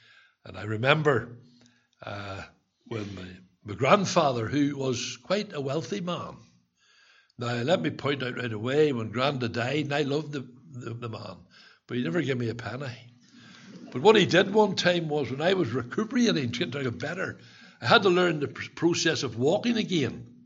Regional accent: Belfast, Northern Ireland, United Kingdom; I was born in Tigers Bay.

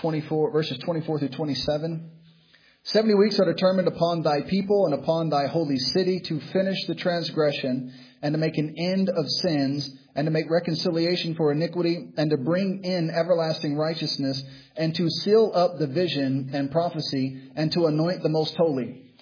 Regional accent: United States; Now, I am an American.

